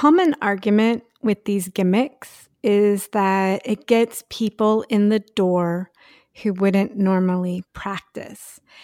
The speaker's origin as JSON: {"language": "English", "region": "the South", "country": "United States", "said": "And I mean, I'm from the South, so it wasn't like I'd never heard that stuff before"}